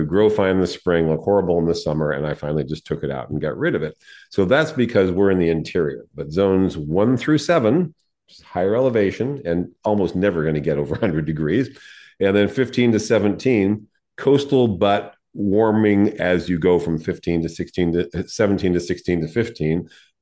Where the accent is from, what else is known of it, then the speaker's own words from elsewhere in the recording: San Diego, California, United States; Growing up in San Diego, it was in the Southwest.